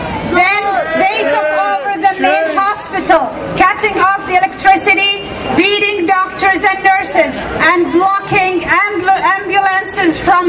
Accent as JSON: {"language": "English", "country": "Bahrain", "lives_now": "Toronto, Canada", "said": "I'm from the Bahraini community in Toronto."}